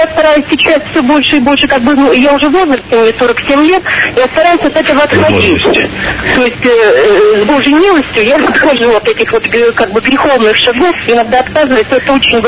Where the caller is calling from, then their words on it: Izhevsk, Udmurtia, Russia; Я звоню из Ижевска, я директор фирмы.